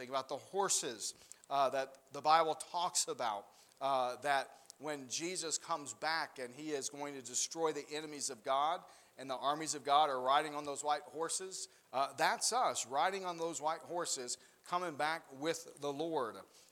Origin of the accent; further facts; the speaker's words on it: the South, United States; Just growing up in the South, I don't know, I like frog legs.